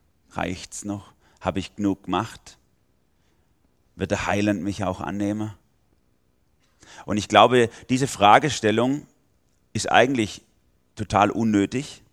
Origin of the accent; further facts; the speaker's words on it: Gomaringen, Baden-Württemberg, Germany; now in Karlsruhe, Germany; Ich komme ursprünglich aus Gommaringen. Das ist in der Nähe von Tübingen, Reutlingen, die Ecke. Wohne aber jetzt in Baden, bin Pastor in der Gemeinde in Dullach. Das ist ein Vorort von Karlsruhe.